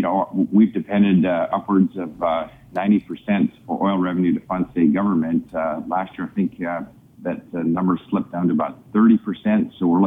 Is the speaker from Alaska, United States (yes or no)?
yes; Alaska, United States; And I'm born and raised in Alaska, and I can tell you when I was a kid